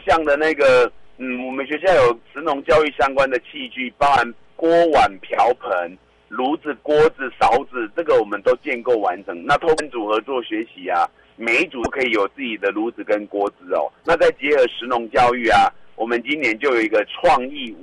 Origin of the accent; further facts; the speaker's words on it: Taiwan; 等于是我们台湾人的日常啊，